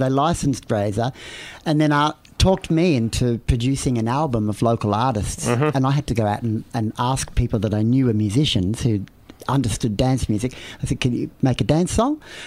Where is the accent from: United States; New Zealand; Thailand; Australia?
Australia; I could see as an Australian DJ that there was music that was popular on my dance floor that was on the top 40 overseas, but not even released here.